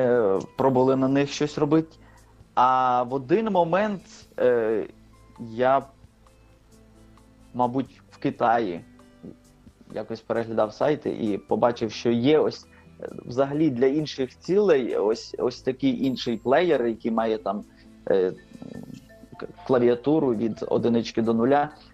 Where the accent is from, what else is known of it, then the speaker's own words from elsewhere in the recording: Stepan, Rivne Oblast, Ukraine; Я родом з Рівненської області, із такого містечка Степань.